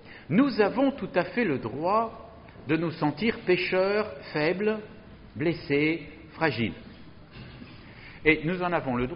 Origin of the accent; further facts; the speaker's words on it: France; parce que nous sommes français, nous ne sommes pas portugais.